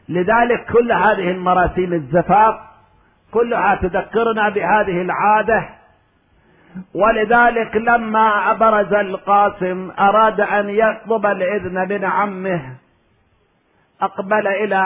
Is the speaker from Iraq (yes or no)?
yes; Iraq; حتى كان عندنا مألوف عندنا بالعراق يجيبون أوراد أزهار يخلون على جنازة هذا الشاب